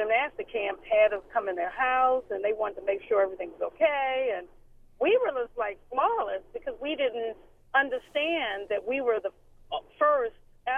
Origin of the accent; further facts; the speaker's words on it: Baltimore, Maryland, United States; Northwest Baltimore, in the Jewish area of Northwest, Upper Park Heights.